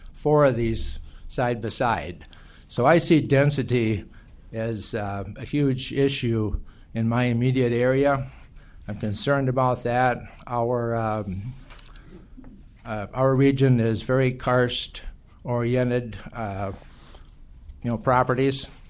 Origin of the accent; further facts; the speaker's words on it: Chatfield, Minnesota, United States; I'm also from Fillmore County in the Chatfield area, Bottom Mountain Township.